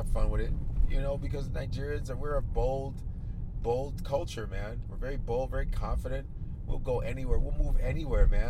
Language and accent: English; Chicago, Illinois, United States; because when I grew up in Chicago